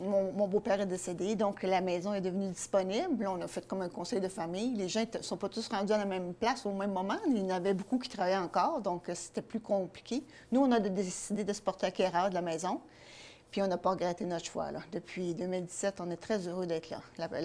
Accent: Saint-Lambert, Quebec, Canada; Moi, je suis née à Saint-Lambert, sur la rive sud de Montréal, mais j'ai toujours été sur la rive sud.

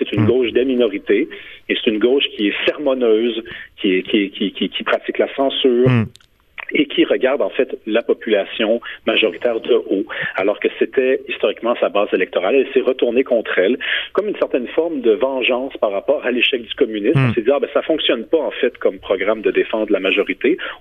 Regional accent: Montreal, Quebec, Canada; je viens de Montréal et j'habite à Montréal et j'habiterai toujours à Montréal.

